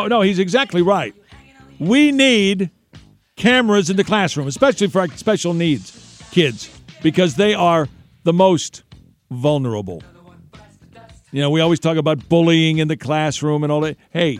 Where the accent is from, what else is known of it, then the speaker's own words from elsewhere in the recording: Kansas City, United States; She and I have a unique commonality. We're both from Kansas City. We both went to Catholic high schools.